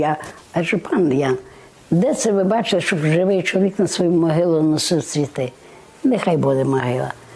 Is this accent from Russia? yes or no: no; Ukraine; Мы с Украины, ура!